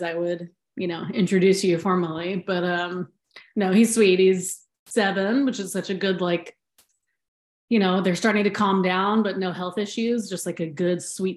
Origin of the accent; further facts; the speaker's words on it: Alaska, United States; I'm from Alaska originally, but we've lived here for like 11 years.